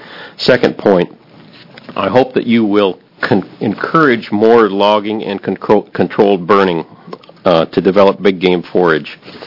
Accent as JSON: {"language": "English", "region": "Oregon", "country": "United States", "tie": "born or raised there", "said": "I grew up in Oregon as a hunter, and I'd like to make 3 points here tonight."}